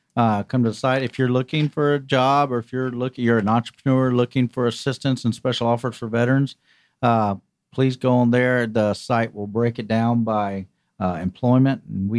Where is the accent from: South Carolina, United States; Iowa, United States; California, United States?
South Carolina, United States; now in Atlanta, United States; No, Atlanta, I'm from South Carolina, but Atlanta was as close as I could get to home in my last duty station.